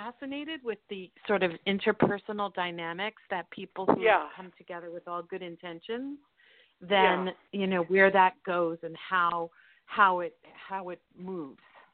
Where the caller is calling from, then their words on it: Colorado, United States; I'm calling from Colorado.